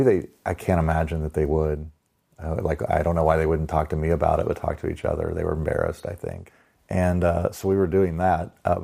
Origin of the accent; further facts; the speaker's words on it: Dallas, Texas, United States; I'm 52 years old, and I graduated high school in 1989. I grew up in Dallas, Texas. We had a high school of like 6,000 kids